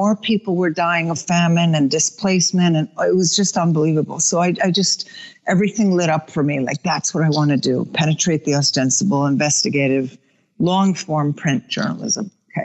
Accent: Sweden; also born or lived in New York, United States; now in United States; I had come back from Sweden where I grew up. I was a native New Yorker, but transplanted to Sweden in a custody battle as a child. So I grew up in Sweden, came back. I think I was 19

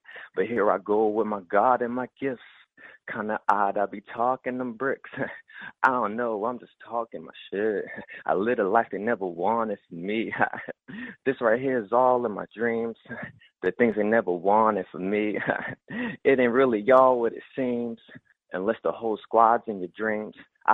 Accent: Chester, Pennsylvania, United States; from Chester, PA, the Keystone State.

